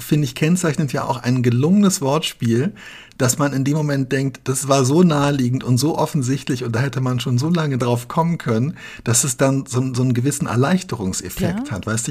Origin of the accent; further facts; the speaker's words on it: Koblenz, Rhineland-Palatinate, Germany; born there; weil ich bin ja in Koblenz geboren.